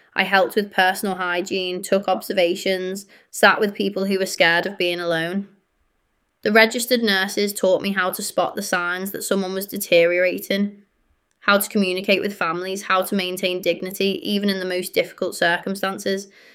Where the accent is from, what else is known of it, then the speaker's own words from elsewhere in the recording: Felixstowe, East of England, United Kingdom; I grew up in Felixstowe watching my nan battle cancer.